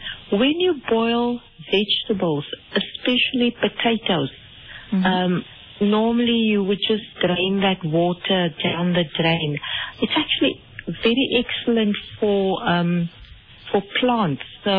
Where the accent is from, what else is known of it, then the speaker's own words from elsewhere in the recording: Cape Town, Western Cape, South Africa; Well, I'm from Cape Town.